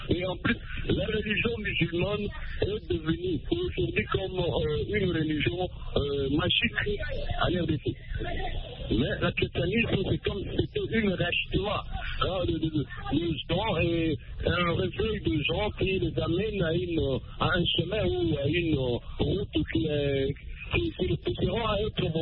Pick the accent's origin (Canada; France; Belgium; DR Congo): DR Congo; chez nous en RDC